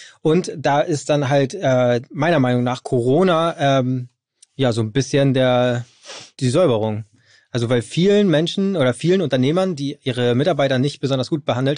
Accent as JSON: {"language": "German", "region": "Hamburg", "country": "Germany", "said": "ich bin aus Hamburg"}